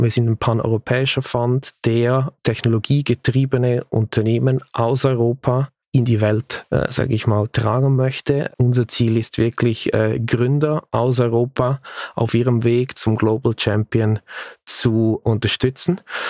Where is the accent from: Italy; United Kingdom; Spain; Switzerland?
Switzerland; Ich bin aus der Schweiz, wie man vielleicht hört